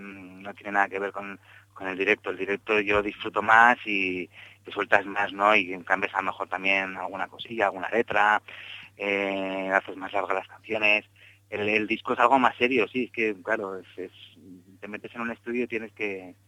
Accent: Zaragoza, Aragon, Spain; now in Madrid, Spain; yo soy de Zaragoza, pero llegué a Madrid hace ya como 3 o 14 años y me volví un poco loco en lo que es el cambio, ¿no? De una ciudad de provincias como Zaragoza a Madrid.

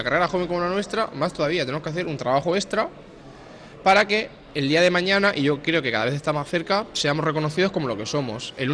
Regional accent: Murcia, Region of Murcia, Spain; pues yo soy de Murcia

